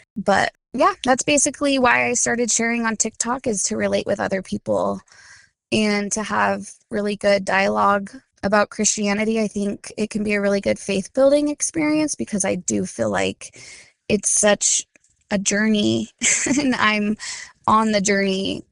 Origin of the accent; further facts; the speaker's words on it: Washington, United States; also born or lived in Utah; I was born in Utah. We moved to Washington a few years later. So I was an active Mormon in a different state